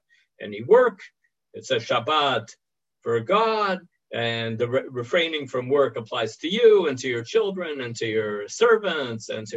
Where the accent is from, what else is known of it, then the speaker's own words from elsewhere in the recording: Toronto, Ontario, Canada; This idea that I grew up with in Toronto, the idea of a common day of pause